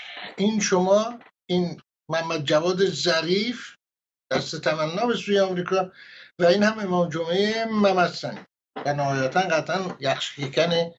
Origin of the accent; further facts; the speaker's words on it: Iran; ما به عنوان یک ایرانی وقتی میبینیم